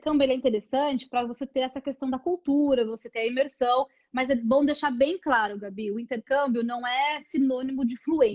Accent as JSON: {"language": "Portuguese", "town": "Osasco", "region": "São Paulo", "country": "Brazil", "said": "Eu vim de Osasco, né, São Paulo"}